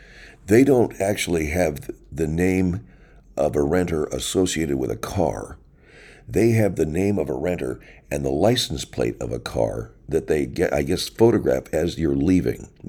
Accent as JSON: {"language": "English", "town": "Arcadia", "region": "California", "country": "United States", "tie": "born or raised there", "said": "One place, though, that I hadn't been back to that frequently is my hometown of Arcadia."}